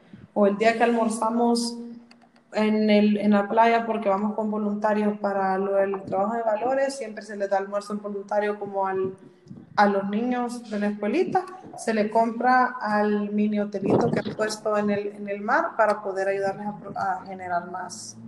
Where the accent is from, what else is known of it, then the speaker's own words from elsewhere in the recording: El Salvador; como salvadoreños, nos cuesta el compromiso de, ay, ya me lo dieron, voy a seguir